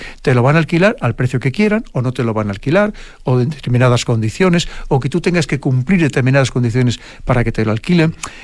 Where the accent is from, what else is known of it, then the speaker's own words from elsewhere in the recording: Spain; algo que para ustedes como chilenos, como en mi caso como español, es algo que es muy importante